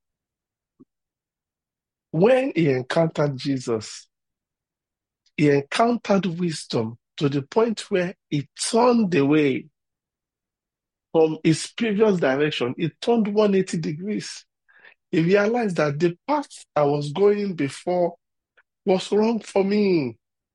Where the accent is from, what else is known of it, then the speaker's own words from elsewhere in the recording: Ibadan, Oyo, Nigeria; Please be considerate of the fact that I grew up in Ibadan or your state.